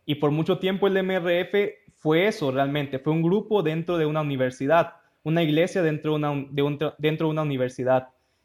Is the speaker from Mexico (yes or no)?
yes; Mexico; Yo soy mexicano, yo vivía en México, pero viajando en Honduras también conocí a mi esposa